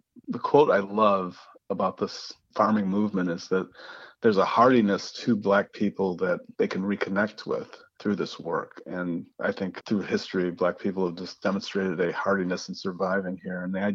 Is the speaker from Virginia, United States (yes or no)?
no; Ohio, United States; I'm from Ohio. What can I say? I think farmers are kind of more soulful.